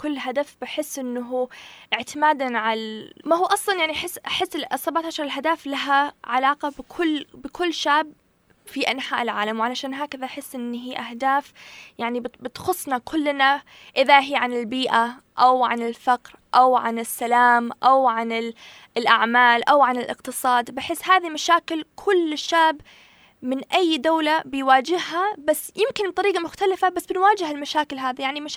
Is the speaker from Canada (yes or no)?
yes; Canada; also born or lived in Yemen; now in New York, United States; فأنا ولدت في اليمن بس تربيت في كندا